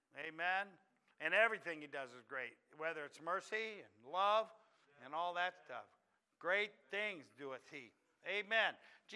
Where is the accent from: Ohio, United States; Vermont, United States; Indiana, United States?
Ohio, United States; Yeah, I'm from Ohio. We don't brag on teams either.